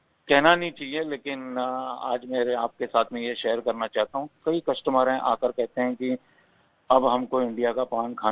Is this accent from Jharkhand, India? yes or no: no; Mumbai, Maharashtra, India; now in Australia; मैं मुंबई से हूँ।